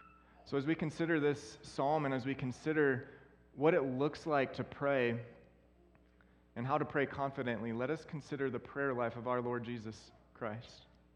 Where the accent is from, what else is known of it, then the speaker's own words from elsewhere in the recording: Minot, North Dakota, United States; So I'm from Minot, and so the air base is right there